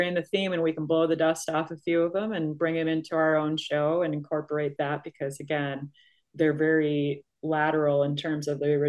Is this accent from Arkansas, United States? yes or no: no; Minnesota, United States; I look to where I grew up in Minnesota, and there's tribute bands now doing all the things all the time everywhere.